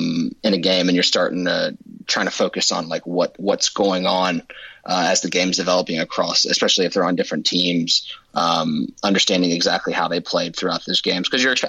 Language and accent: English; United States; moved away; I came from the United States, and for me, adjusting, like, it took me a solid year to adjust.